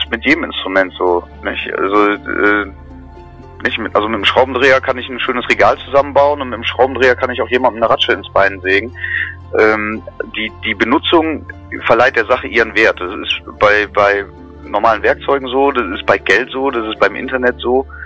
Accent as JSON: {"language": "German", "region": "Bremen", "country": "Germany", "said": "Also, als Bremer kennt man sich in Hamburg normalerweise nicht ganz gut aus."}